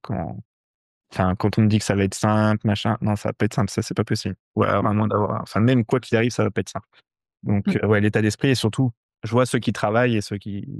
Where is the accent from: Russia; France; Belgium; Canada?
France; Limoges, Nouvelle-Aquitaine; Limoges, c'est là où j'ai grandi, c'est là où j'ai toute ma famille, mes amis.